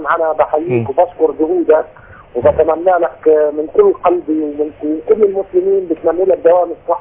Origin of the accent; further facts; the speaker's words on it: Palestine; انا فلسطيني الاصل